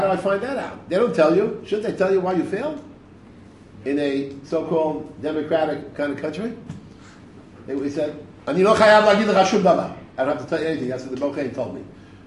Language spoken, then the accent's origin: English; New York, United States; I come from New York. We know it.